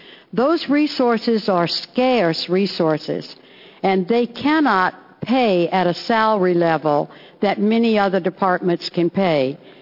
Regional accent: Coos Bay, Oregon, United States; in my district, in my hometown of Coos Bay.

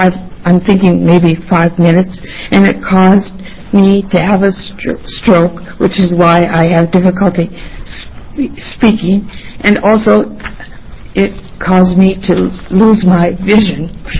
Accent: Albany, Oregon, United States; I'm from Albany, Oregon.

